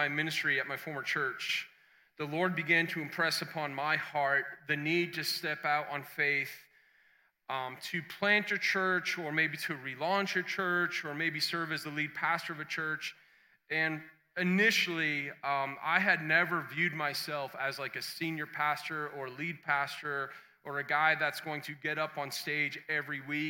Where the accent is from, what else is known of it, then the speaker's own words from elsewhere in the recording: Boston, Massachusetts, United States; I am a New Englander. Okay, I'm from Boston